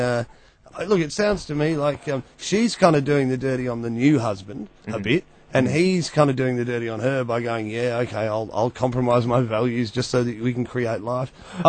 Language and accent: English; United States; I'm actually an American citizen, and most people think I'm Australian.